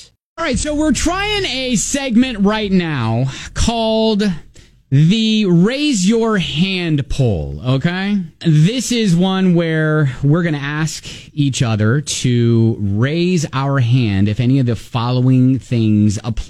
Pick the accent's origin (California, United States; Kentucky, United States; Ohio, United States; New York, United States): Ohio, United States; Columbus; I am from Columbus, and when we are born, we are given a tattoo of a Buckeye leaf on our foot.